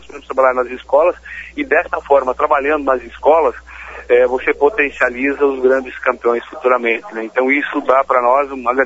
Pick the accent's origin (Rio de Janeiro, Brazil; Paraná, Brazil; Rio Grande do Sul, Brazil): Paraná, Brazil; Cascavel